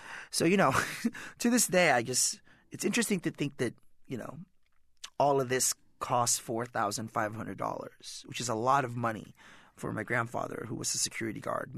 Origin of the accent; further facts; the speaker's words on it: California, United States; And growing up in the Bay Area in California, it was just easier for me to come out of one of the closets.